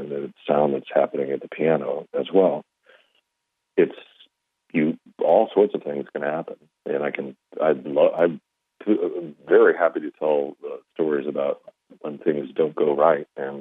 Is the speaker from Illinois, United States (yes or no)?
no; South Bend, Indiana, United States; I grew up in South Bend, Indiana, and I know, you know, my whole family still lives there.